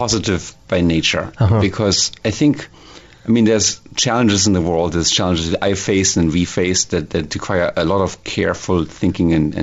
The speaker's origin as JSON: {"language": "English", "town": "Hildesheim", "region": "Lower Saxony", "country": "Germany", "tie": "born or raised there", "lives_now": "California, United States", "said": "It's just close to Berlin, in a small city called Hildesheim, 100,000 souls, everybody, and basically, and a part of Germany"}